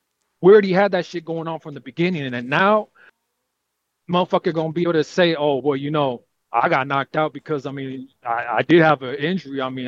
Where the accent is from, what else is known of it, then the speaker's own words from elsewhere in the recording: California, United States; I'm from California. You know what I'm saying?